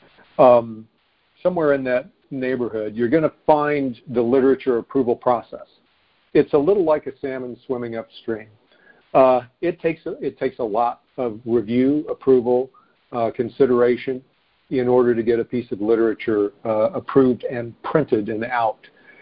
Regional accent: Chicago, Illinois, United States; from Chicago, as mentioned, and I am a debtor and a business owner.

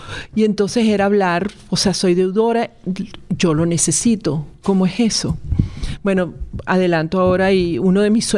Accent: Venezuela; now in New York, United States; Yo vivo en Nueva York, pero vengo de Venezuela.

